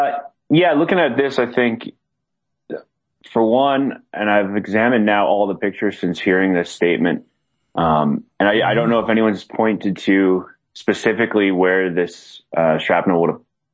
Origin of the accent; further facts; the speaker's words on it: Canada; I'm a Canadian sitting up here just reading about this stuff and watching videos.